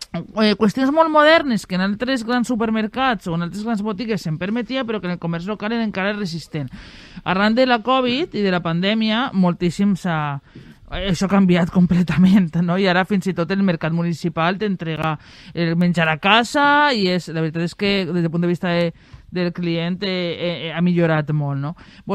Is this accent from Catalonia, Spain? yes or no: no; Torrent, Valencian Community, Spain; com a clienta del comerç local del meu poble, que en el meu cas és Torrent